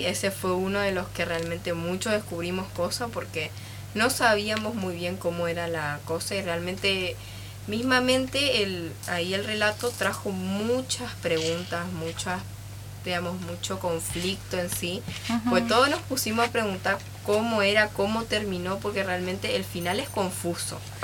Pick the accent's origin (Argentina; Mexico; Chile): Argentina; Rosario, Santa Fe; Soy de Rosario.